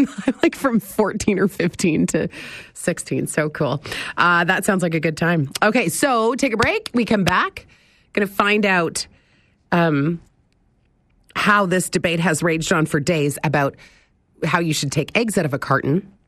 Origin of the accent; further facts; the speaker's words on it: Penetanguishene, Ontario, Canada; So I grew up in Midland, Penetanguishene, really close to many beaches.